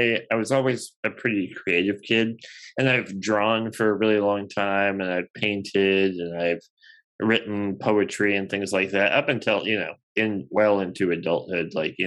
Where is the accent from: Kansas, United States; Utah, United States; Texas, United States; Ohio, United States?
Texas, United States; Corpus Christi; So I grew up in Corpus Christi. I have one brother.